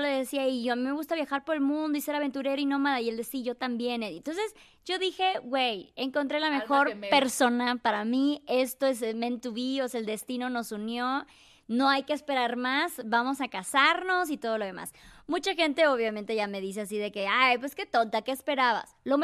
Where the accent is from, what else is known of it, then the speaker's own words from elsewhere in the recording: Chiapas, Mexico; soy de Chiapas, tengo 36 años, soy viajera.